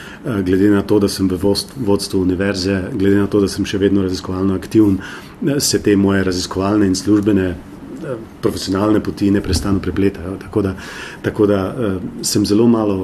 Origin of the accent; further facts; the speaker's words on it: Zgornja Polskava, Styria, Slovenia; also born or lived in Maribor; Odraščal sem na Štajerskem, na Zgornji Polskavi. Rojen sem bil v Mariboru, študiral sem v Ljubljani. Tako da sem v bistvu po poreklu Štajerc.